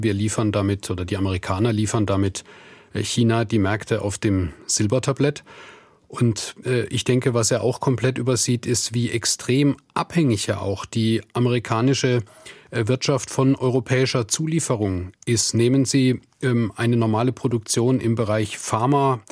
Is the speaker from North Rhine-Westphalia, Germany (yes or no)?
no; Baden-Württemberg, Germany; Ich komme aus Baden-Württemberg.